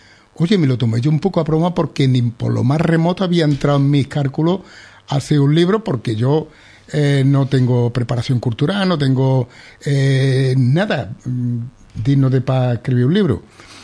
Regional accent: Lebrija, Andalusia, Spain; also born or lived in Córdoba; yo nací en Córdoba porque mi madre traía problemas de embarazo, traía mellizos, yo soy mellizo, y allí tenía una hermana que estaba en un hospital, bueno, pues vente para acá y paré aquí. Me parió mi madre allí, me apuntaron y para la Lebrija.

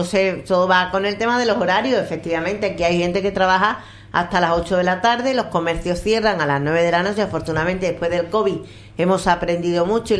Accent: Spain; somos el país europeo que tiene el prime time

